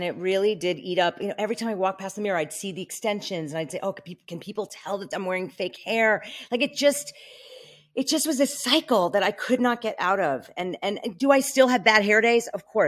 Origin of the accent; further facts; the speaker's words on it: New York, United States; now in Malibu, United States; I'm from New York. I'm a New Yorker through and through. My life here in Malibu is where it's at for me.